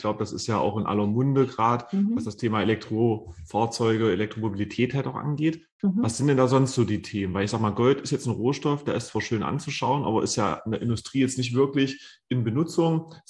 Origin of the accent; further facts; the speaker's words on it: Saxony-Anhalt, Germany; Ich komme aus Südsachsen-Anhalt.